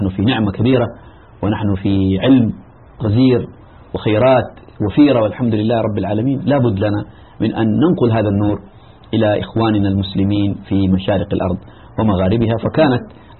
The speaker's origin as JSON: {"language": "Arabic", "town": "Jeddah", "region": "Makkah Province", "country": "Saudi Arabia", "tie": "born or raised there", "said": "نشأت في مدينة جدة في منطقة باب شريف، وكان أمام منزلنا مسجد الإمام البخاري"}